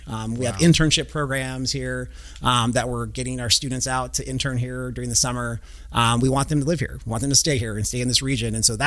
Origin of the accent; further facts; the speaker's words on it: California, United States; I grew up in LA in Orange County.